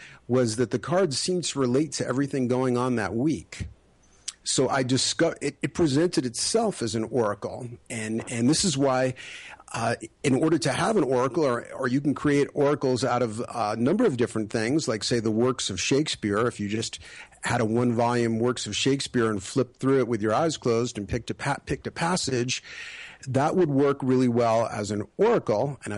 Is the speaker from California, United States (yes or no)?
no; New York City, New York, United States; What happened was, I grew up in New York City, and my parents were always taking us to art museums